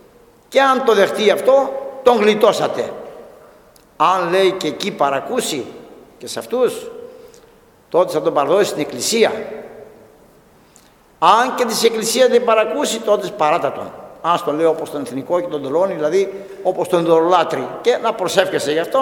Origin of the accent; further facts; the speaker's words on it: North Aegean, Greece; Εγώ είμαι από Τυχείο, είμαι Χιώτης, από τα βορειόχωρα μάλλον.